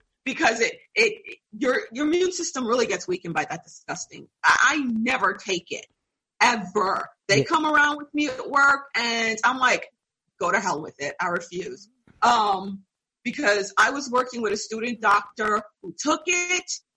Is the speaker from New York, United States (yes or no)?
yes; New York, United States; because I grew up in New York. And I know for a fact that facility was always a mess.